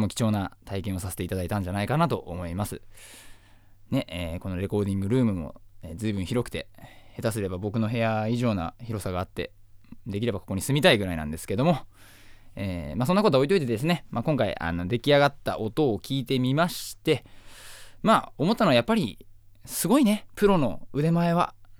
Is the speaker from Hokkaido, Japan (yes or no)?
yes; Hokkaido, Japan; 僕ね、北海道出身なんですけども、